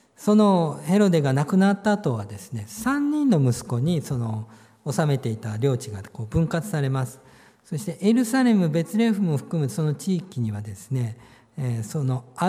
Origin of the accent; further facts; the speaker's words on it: Hashima, Gifu, Japan; 私 どこ出身ですかって、岐阜羽島ですって言うんですけどね。